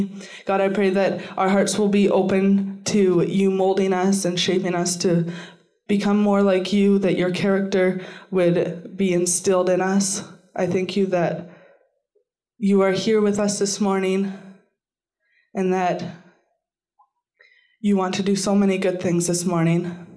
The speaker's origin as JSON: {"language": "English", "region": "Saskatchewan", "country": "Canada", "tie": "born or raised there", "said": "And I grew up in Saskatchewan. Yeah. Well, you're a little more northern than me, too. I grew up on a farm 40 miles out of town."}